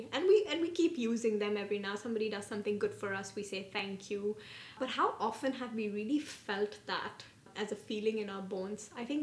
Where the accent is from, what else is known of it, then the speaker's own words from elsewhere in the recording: Dubai, United Arab Emirates; I was born and raised in Dubai. Went to school here, did my university from India